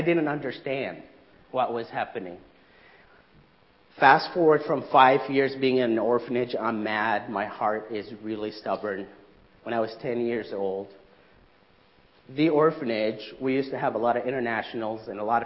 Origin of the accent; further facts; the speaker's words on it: Egypt; the place I grew up in back in Egypt.